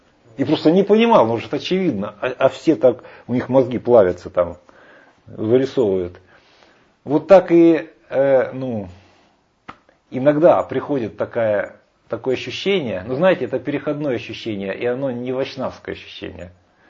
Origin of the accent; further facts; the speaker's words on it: Ukraine; born there; Вот я родился в Украине